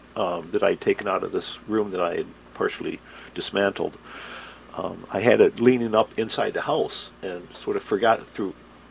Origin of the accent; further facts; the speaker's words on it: Gaylord, Michigan, United States; I grew up in Gaylord, graduated from MSU with a BS in horticulture, and I managed orchards in Benton Harbor for 5 years